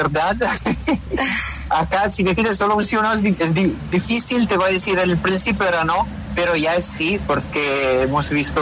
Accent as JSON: {"language": "Spanish", "country": "Italy", "second_language": "Spanish", "lives_now": "Colombia", "said": "porque yo vengo de Italia. Soy italiano 100%, pero ya soy colombiano de adopción"}